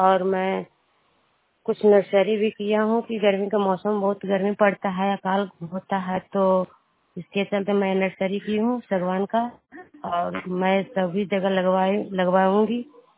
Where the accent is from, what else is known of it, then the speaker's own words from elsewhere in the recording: Madarpur, India; घर मदारपुर कमता पंचायत के रहने वाली हूँ।